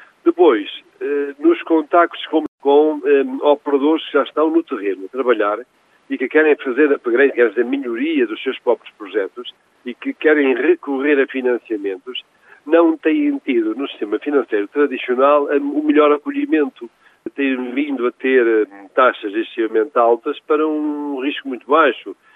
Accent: Norte, Portugal; a nossa própria ambição enquanto minhotos e enquanto território de turismo de grande excelência

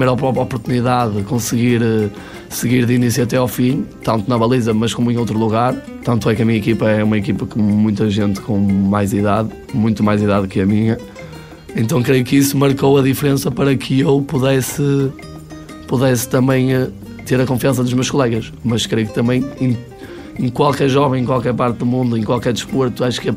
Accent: Barcelos, Norte, Portugal; eu sou aqui de Barcelos

